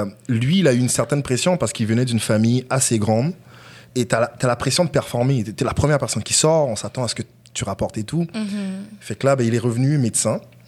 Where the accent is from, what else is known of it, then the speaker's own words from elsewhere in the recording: Quebec, Canada; en grandissant au Québec, les seuls noirs que je voyais fortunés étaient à la télévision.